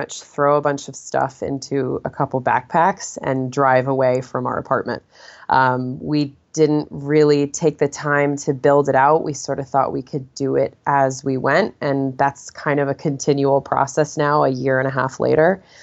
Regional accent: Connecticut, United States; moved away as an adult; So my husband and I are actually both from the East Coast originally. We grew up in Connecticut, which is a far cry from where we live now.

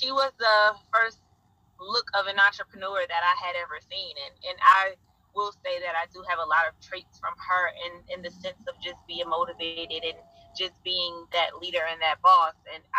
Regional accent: Newark, New Jersey, United States; I grew up in Newark, New Jersey, a very rough part of New Jersey where many people don't get to make it out.

